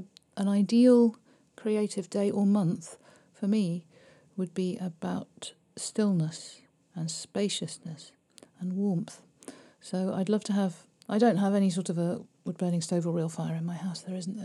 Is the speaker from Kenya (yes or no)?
no; Birmingham, West Midlands, United Kingdom; we found out we both came from Birmingham. So I said, why don't we do an EP about, like, growing up in Birmingham